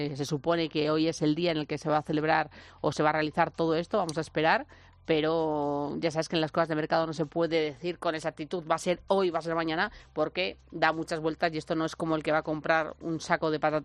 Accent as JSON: {"language": "Spanish", "town": "Madrid", "region": "Community of Madrid", "country": "Spain", "said": "Yo, como soy pues más de Madrid"}